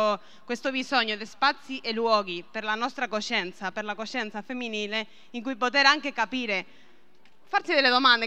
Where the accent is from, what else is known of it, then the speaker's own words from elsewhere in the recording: Spain; io infatti sono spagnola